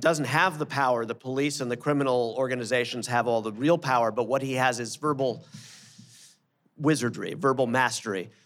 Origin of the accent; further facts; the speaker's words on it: New York City, New York, United States; growing up in New York, in Outer Borough, New York, in neighborhoods where there were generations of immigrants, including some very new ones